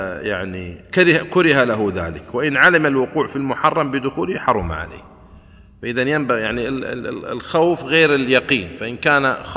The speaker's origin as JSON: {"language": "Arabic", "country": "Saudi Arabia", "said": "عندنا في السعودية يوزعون على البيوت مجانا"}